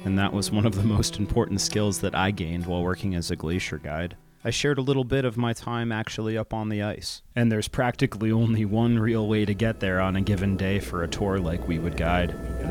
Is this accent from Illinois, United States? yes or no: no; Pennsylvania, United States; as I start my sojourn back to the United States, back to my home state of Pennsylvania, to rejoin my people